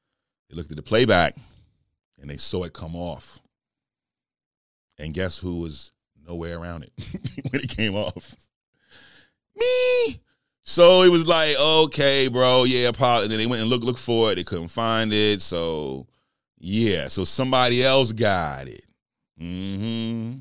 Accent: New York City, New York, United States; also born or lived in the South; I'm more Dirty Dirty than I am NYC, because people don't know, I was raised in New York, but I was molded in the South.

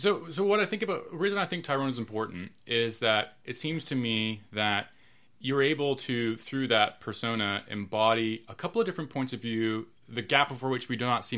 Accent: Canada; now in Ridgewood, United States; I live right now, I'm from Canada originally, but I live in a town called Ridgewood, New Jersey, which is a few towns over from the town you grew up in.

